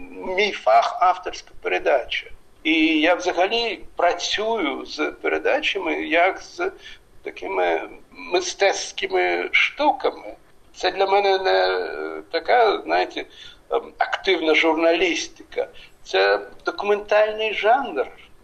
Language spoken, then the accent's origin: Ukrainian; Chernivtsi, Chernivtsi Oblast, Ukraine; Україна, Чернівці моя мала батьківщина